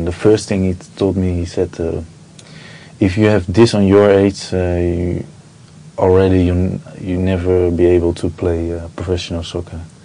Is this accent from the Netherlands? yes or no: yes; Rotterdam, South Holland, Netherlands; English is a second language; I grew up in Rotterdam. Even I'm not from the city. I was since 7. I was there every day.